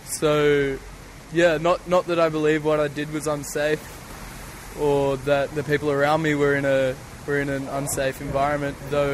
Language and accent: English; Newcastle, New South Wales, Australia; So that's affected my hometown of Newcastle my whole life